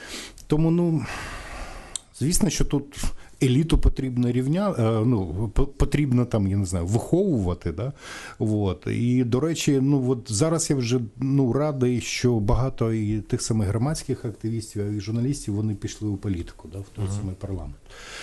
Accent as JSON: {"language": "Ukrainian", "town": "Mariupol", "region": "Donetsk Oblast", "country": "Ukraine", "said": "я сам з Маріуполя, да, тобто в 90-ті я там працював, навчався в Донецьку, да."}